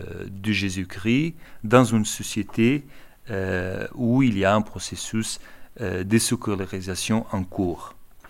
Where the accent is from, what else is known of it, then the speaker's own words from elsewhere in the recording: Portugal; Parce qu'en tant que Portugais, je sentis toujours la même phrase appliquée à moi et à mes compatriotes.